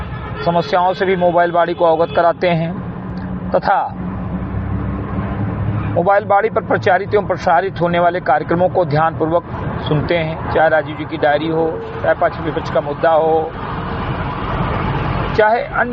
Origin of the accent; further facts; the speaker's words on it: Uttar Pradesh, India; ग्राम सभा से ब्रिगटी विकासखंड मीनपुरवत जनपद बहराइच का मूल निवासी हूं